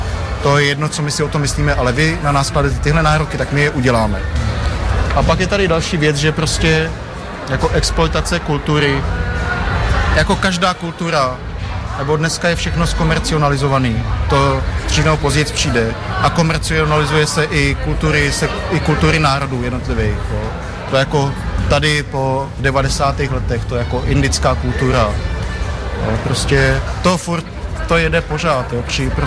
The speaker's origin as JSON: {"language": "Czech", "region": "Prague", "country": "Czechia", "said": "já jsem prostě z Prahy a nejsem pragocentrik"}